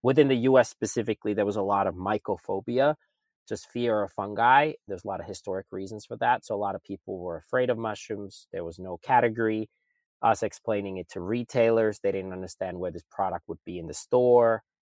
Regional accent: Finland; now in United States; And I'm originally from Finland

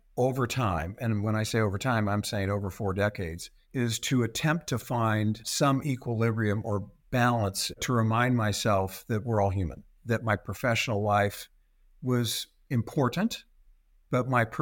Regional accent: Portland, Oregon, United States; But I remember I was probably 10 years old, and I grew up in Portland, Oregon, some know, some don't. I was one of 4 boys

